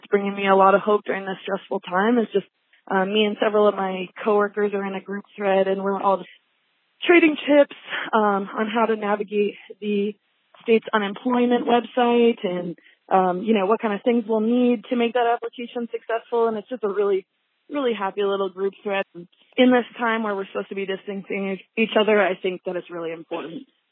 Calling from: South Lake Tahoe, California, United States; I'm calling from South Lake Tahoe, California.

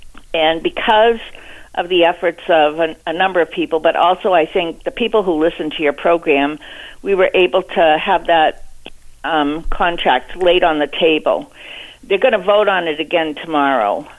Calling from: New Hampshire, United States; I'm calling from New Hampshire.

